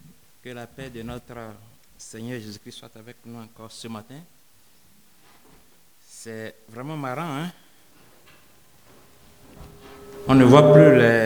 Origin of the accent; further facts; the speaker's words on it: Togo; à l'école du dimanche chez nous au Togo